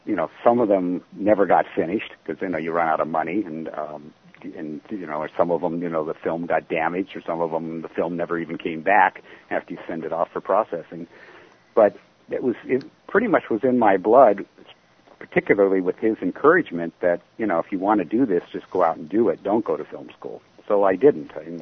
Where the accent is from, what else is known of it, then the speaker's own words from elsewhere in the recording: Culver City, California, United States; also born or lived in Santa Monica; I was born in Santa Monica, but he bought a home in Culver City, literally right next to the MGM studios.